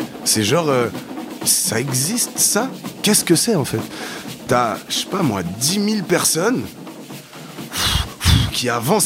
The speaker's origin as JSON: {"language": "French", "town": "Saint-Ouen", "region": "Île-de-France", "country": "France", "tie": "born or raised there", "said": "C'est le groupe que j'écoutais chez moi quand j'étais petit à Saint-Ouen."}